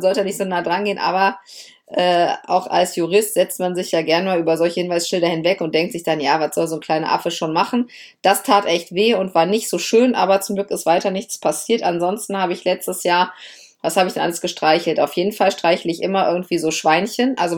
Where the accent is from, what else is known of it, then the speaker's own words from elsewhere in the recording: Lower Saxony, Germany; Ja, ich komme ja aus Niedersachsen und wir hatten bis ich 12 oder 13 Jahre alt war, tatsächlich nur 3 Fernsehsender.